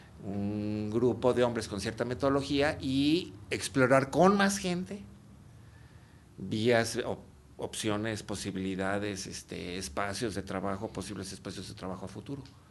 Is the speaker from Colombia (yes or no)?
no; Mexico City, Mexico; now in Veracruz, Mexico; yo nunca tuve patrones en mi educación y soy chilango